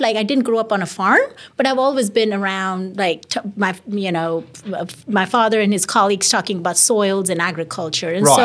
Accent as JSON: {"language": "English", "country": "India", "tie": "born or raised there", "said": "So, as you know, I was born and brought up in India."}